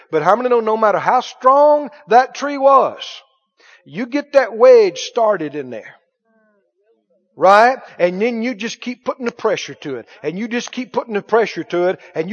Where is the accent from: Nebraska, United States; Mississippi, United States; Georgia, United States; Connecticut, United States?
Mississippi, United States; I'm from Mississippi, and I've done split a lot of firewood in my time.